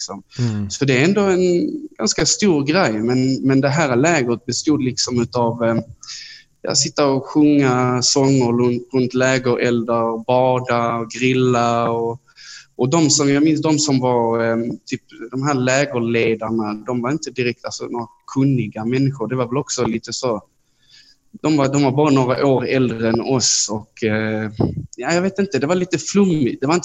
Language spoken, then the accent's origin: Swedish; Malmö, Skåne, Sweden; Ja, alltså jag är född och uppvuxen i Malmö. Jag har bott i Malmö i största delen av mitt liv.